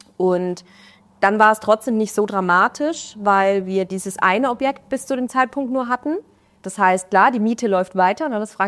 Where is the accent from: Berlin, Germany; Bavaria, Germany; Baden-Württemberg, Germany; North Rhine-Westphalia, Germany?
Baden-Württemberg, Germany; Offenburg; Auch in der Nähe von meiner Heimat. Ich komme ja aus Offenburg, also ein bisschen in Richtung Schwarzwald.